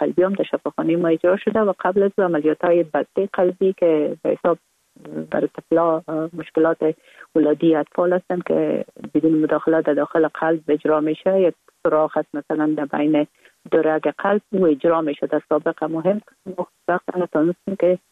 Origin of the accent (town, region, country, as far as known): Kabul, Afghanistan; born or raised there